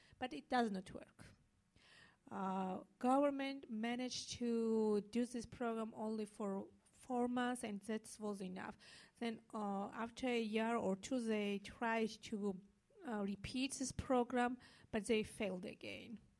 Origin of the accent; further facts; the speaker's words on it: Georgia; Because in my country, I'm from Georgia, former Soviet Republic